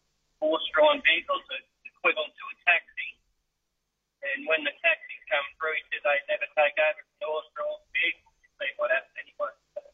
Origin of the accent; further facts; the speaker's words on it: Campsie, New South Wales, Australia; We grew up around Gampsie, then we went to move to Croydon Park. We used to have a nice house there.